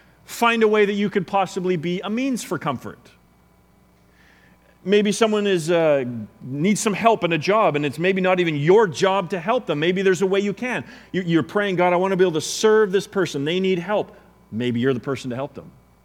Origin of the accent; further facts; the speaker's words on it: Vancouver, British Columbia, Canada; now in Victoria, Canada; I come from Vancouver where, you know, obviously it was much more multicultural than here